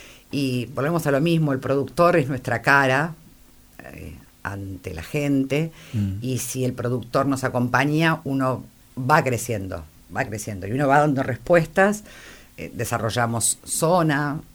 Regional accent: Buenos Aires, Argentina; moved away as an adult; now in Mar del Plata, Argentina; Soy de Buenos Aires, pero de Río Uruguay.

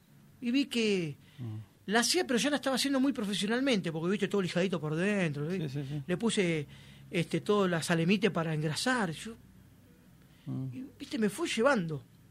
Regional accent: Wilde, Buenos Aires Province, Argentina; now in Mar del Plata, Argentina; donde estoy en mi ciudad, ¿no? En Mar del Plata, donde amo. Me encanta Mar del Plata. Yo soy oriundo de Buenos Aires, de Avellaneda, de Wilde.

